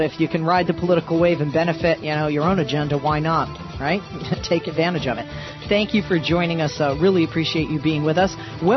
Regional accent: United States; I'm a human being. I'm an American.

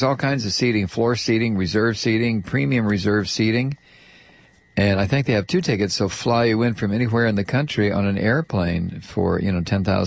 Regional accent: the South, United States; You know, I'm white, I'm male, I'm American, and in this instance, I'm Southern.

